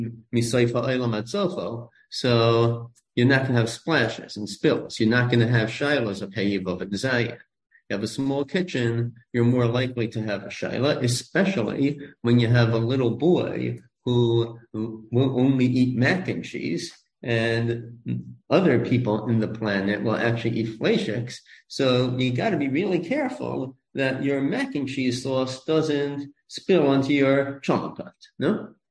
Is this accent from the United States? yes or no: yes; Five Towns, New York, United States; I grew up in the Five Towns, right?